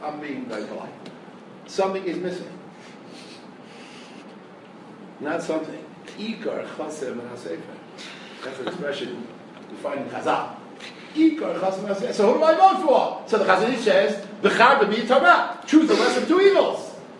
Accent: New York, United States; I come from New York.

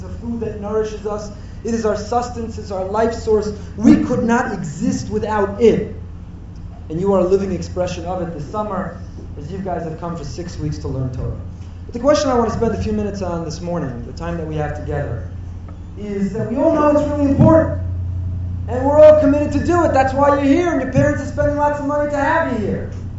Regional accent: Teaneck, New Jersey, United States; I too remember fondly our high school days growing up in Teaneck

